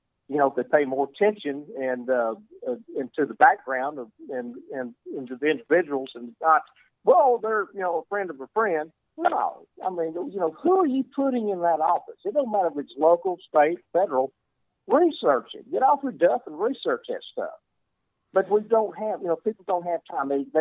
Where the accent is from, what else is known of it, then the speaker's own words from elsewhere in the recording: Silsbee, Texas, United States; So I've got a place called Point Blank, and I'm from Silsby, Hardin County, and so I'm familiar with a lot of East Texas